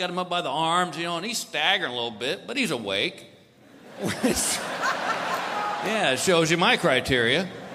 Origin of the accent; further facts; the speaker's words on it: Texas, United States; I'm originally from Texas, so I'm used to, yeah, yeah. You go to a bar there, it's a little drinking, dancing, fighting.